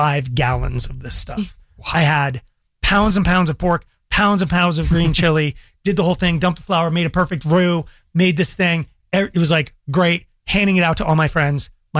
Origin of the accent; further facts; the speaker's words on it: Longmont, Colorado, United States; I grew up in Longmont. Tons of Mexican families grew up with Mexican families.